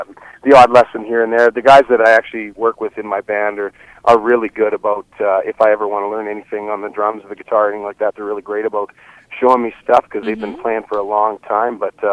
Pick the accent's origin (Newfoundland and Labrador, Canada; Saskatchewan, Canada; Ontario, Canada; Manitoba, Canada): Saskatchewan, Canada; Estevan; We just had our first CD release party in Saskatchewan in my hometown of Estevan last weekend.